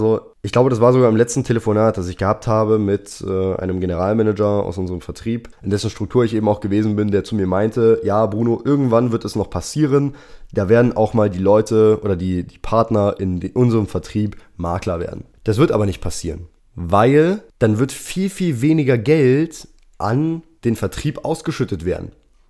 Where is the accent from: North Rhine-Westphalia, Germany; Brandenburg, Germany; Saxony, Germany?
Saxony, Germany; Dresden; Ja, Dresden ist meine Heimatstadt, wo ich herkomme.